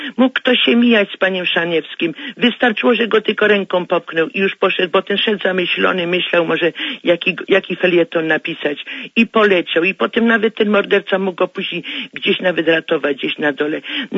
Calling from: Bielsko-Biała, Silesian Voivodeship, Poland; Ja dzwonię z Bielska Białej.

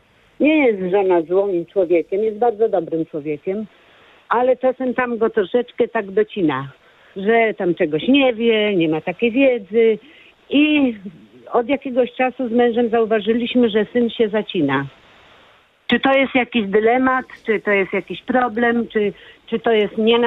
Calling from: Tczew, Pomeranian Voivodeship, Poland; Z Tczewa.

